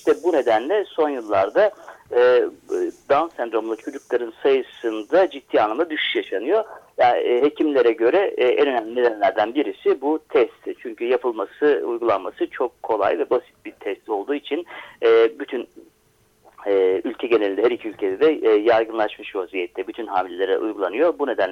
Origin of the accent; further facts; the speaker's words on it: Isparta, Turkey; now in Netherlands; özellikle kömür kullanımından dolayı bazı kentlerde, ki ben Ispartalıyım